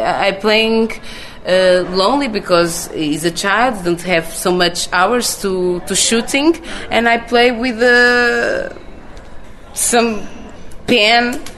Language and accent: English; Portugal; first language Portuguese; English is a second language; and I'm from Portugal. It's very complex because the accent is very different for my mother language